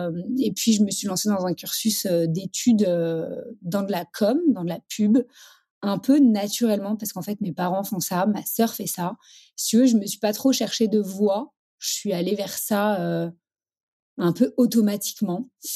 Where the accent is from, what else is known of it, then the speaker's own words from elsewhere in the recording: Paris, Île-de-France, France; Je suis parisienne, je suis maman de deux petites filles et je suis mariée à Raphaël.